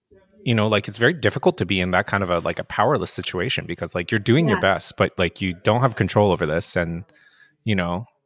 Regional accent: Japan; this is fascinating because I grew up in Japan.

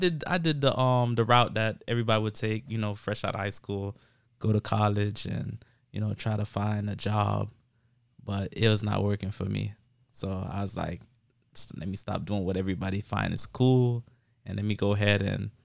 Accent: Miami, Florida, United States; I'm from Miami. You know, I rap from Overtown straight to North Miami. You know, that's where I pretty much grew up around.

